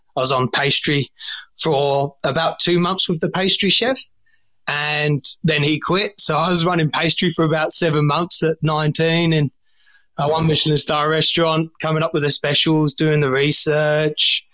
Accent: England, United Kingdom; growing up in England

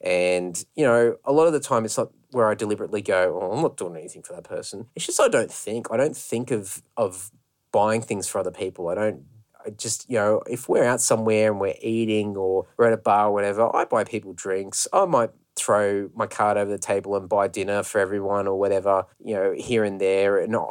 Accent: Brisbane, Queensland, Australia; because we're away from Brisbane, where I had grown up as a child, and all of my extended family were in Brisbane.

